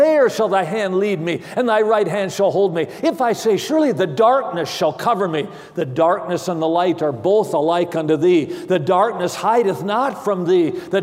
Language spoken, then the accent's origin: English; Midwest, United States; now in Antelope Valley, United States; Here in the Antelope Valley, we live in a desert, and I grew up in the Midwest of our country, and things are a little bit different as far as constructing buildings here as opposed to where I grew up.